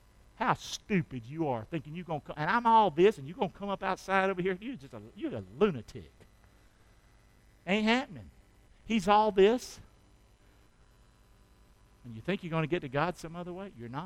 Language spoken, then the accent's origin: English; Rockingham, North Carolina, United States; I'm from Rockingham.